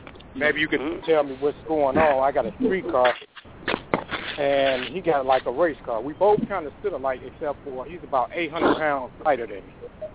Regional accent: Chicago, Illinois, United States; I'm from Illinois, Chicago.

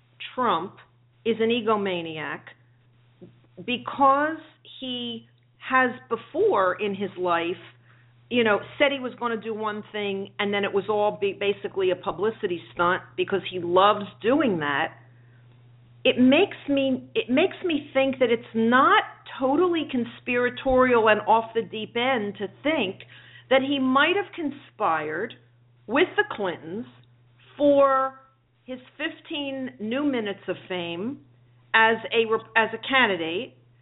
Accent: Philadelphia, Pennsylvania, United States; I mean, I grew up in Philadelphia. I can tell you more dead people vote in Philadelphia than probably, well, maybe not more than in Chicago, but probably second to Chicago, a lot of dead people voted in Philadelphia.

